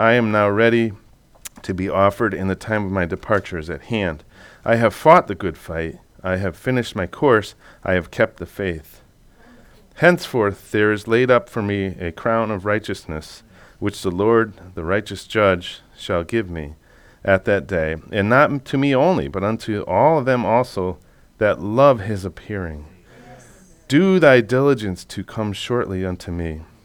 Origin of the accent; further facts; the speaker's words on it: Middlefield, Connecticut, United States; So I grew up in Middlefield